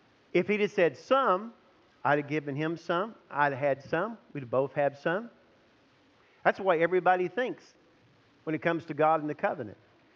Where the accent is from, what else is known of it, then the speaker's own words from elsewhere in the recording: Texas, United States; I grew up in Texas.